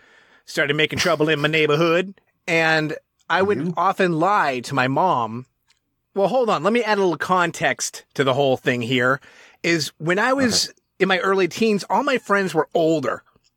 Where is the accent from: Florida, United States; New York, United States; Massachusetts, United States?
Massachusetts, United States; all these girls in here want to bang me because I'm from Massachusetts.